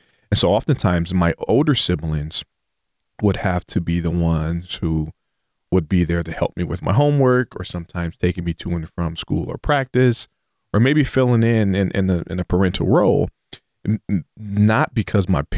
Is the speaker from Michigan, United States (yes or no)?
yes; Detroit, Michigan, United States; And in the inner city, I grew up in Detroit, Michigan